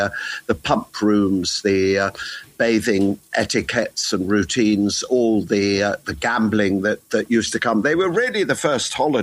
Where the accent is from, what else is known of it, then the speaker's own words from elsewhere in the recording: Tunbridge Wells, South East England, United Kingdom; I grew up near Tunbridge Wells in Kent